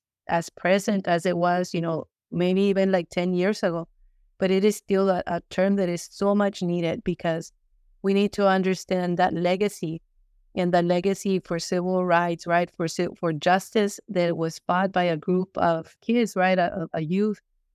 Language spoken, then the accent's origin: English; Ciudad Juarez, Chihuahua, Mexico; also born or lived in El Paso, United States; when I was growing up in Ciudad Juarez and El Paso, I was always told I was Mexican first